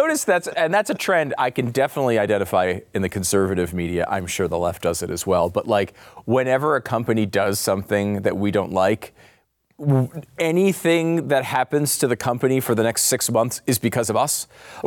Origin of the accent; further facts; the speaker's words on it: Connecticut, United States; I'm from Connecticut. You know, Cracker Barrel was not part of my everyday.